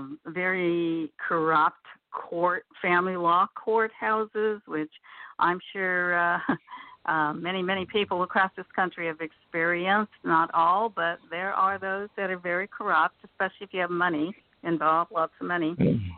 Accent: California, United States; No, I grew up in California

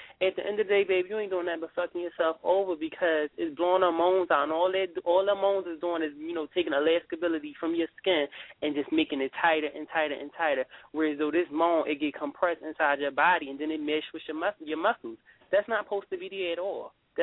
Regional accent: Philadelphia, Pennsylvania, United States; I'm from Philadelphia.

